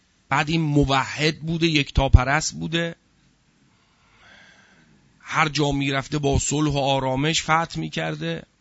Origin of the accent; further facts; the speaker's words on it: Iran; ما هم ایرانیم، دوست داریم ایرانو،